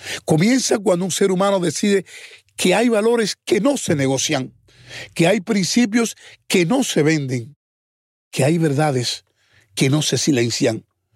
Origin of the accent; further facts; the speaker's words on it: Cuba; Y como cubanos tenemos la responsabilidad con la propia memoria histórica.